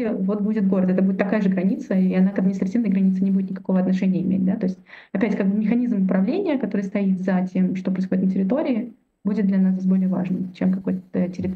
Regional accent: Saint Petersburg, Russia; Иногда мы петербуржцы, иногда мы не петербуржцы, иногда мы какие-то особенные петербуржцы.

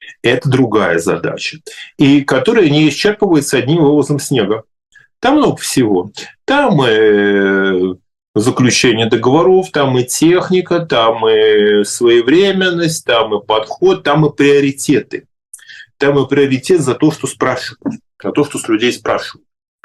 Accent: Saint Petersburg, Russia; из Петербурга, у нас здесь город завален снегом.

